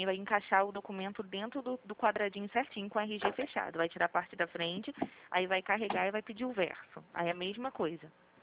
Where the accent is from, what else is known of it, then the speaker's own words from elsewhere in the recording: Rio de Janeiro, Brazil; Sim, sou aqui da Vila Isabel, do 28 de setembro.